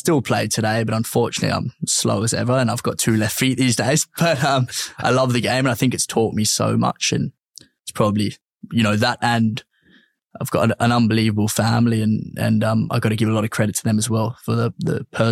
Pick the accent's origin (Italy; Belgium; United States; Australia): Australia; born there; So I was born here in Australia. My family are born in Johannesburg, South Africa, which obviously you can probably hear a little bit of the accent. I've got a bit of a tinge of English as well. I've actually got no link to England.